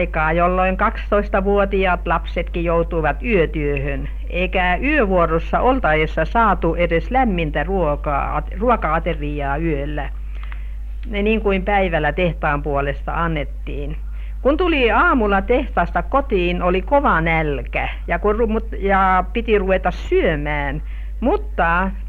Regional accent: Jokioinen, Tavastia Proper, Finland; Hämeestäpä. Minä kotoisin olen. Minulla on tapa sanoa, että olen Jokioisten aatelija, sillä isänin kuului Jokioisten kartanon torppareihin. Hänestä olivat myöskin vanhempani.

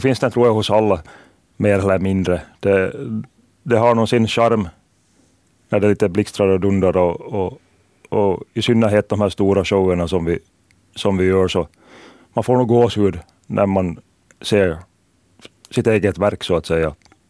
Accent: Ekenäs, Uusimaa, Finland; Jag är från Ekenäs

